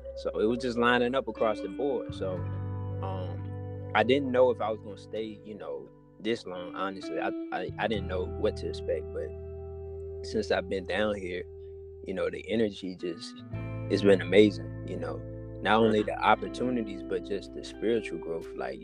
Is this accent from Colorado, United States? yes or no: no; Virginia, United States; No, I'm actually from Virginia.